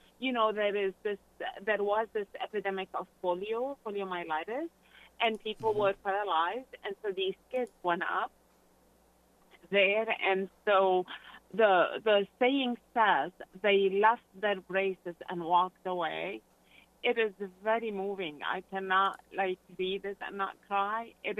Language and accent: English; Lebanon; I grew up in Lebanon, and there's not one favor that we ask him that he did not help us with.